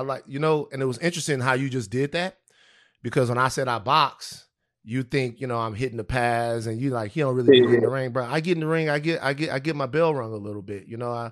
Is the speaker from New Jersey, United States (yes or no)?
no; Baton Rouge, Louisiana, United States; I'm from Baton Rouge. I don't know if it get much harder.